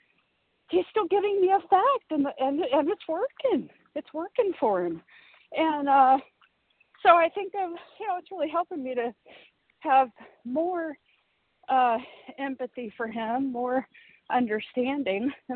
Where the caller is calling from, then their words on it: Georgia, United States; gratefully recovered in Georgia.